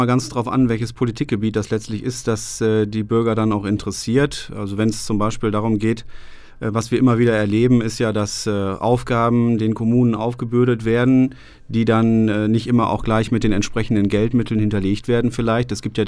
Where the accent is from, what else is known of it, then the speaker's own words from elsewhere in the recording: Münster, North Rhine-Westphalia, Germany; ich komme ja aus Gremmendorf